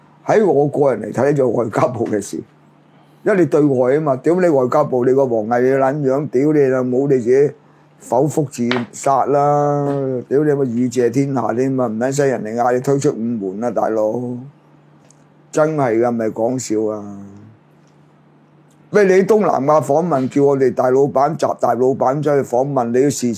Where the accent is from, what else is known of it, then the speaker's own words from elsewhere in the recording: China; 我哋作為中國人啊